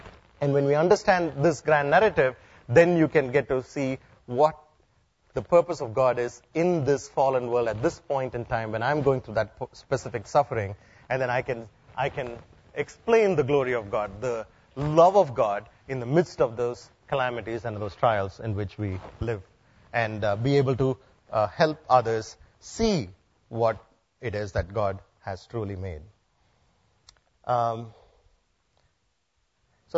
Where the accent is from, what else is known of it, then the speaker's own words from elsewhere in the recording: India; I come from India